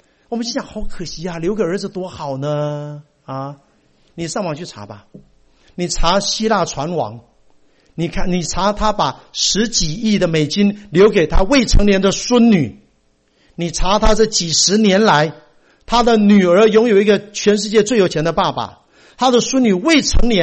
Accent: Taiwan; moved away; 因为我从台湾来才四年啊

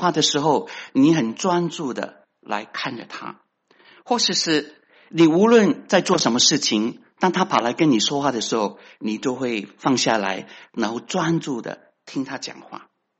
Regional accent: China; 所以我们中国人如果就是叫 Alex, 跟如果他是说薛仲勇你就注意听了

